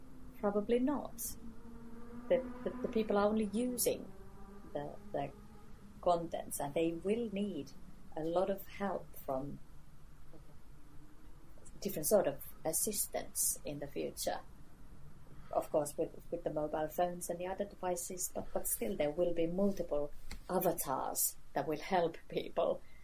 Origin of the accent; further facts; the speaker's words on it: Finland; I come from Finland